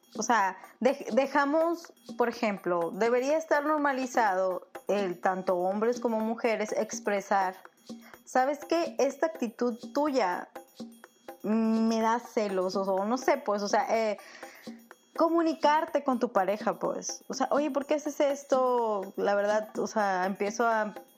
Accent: northern Mexico, Mexico; Disculpa mi acento, soy del norte, parece que estoy enojada.

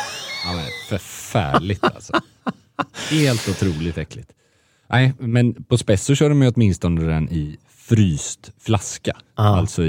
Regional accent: Gothenburg, Västra Götaland County, Sweden; där skäms jag lite att jag som gammal göteborgare inte har haft koll på det här

